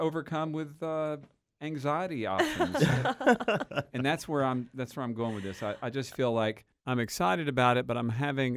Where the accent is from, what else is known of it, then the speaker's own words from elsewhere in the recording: Knoxville, Tennessee, United States; It reminds me when I was a kid growing up in Knoxville, you know, you basically had Kay's ice cream.